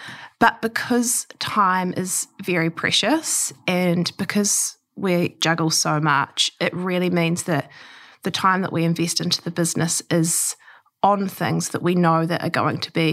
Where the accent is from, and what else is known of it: Taranaki, New Zealand; born or raised there; also born or lived in Australia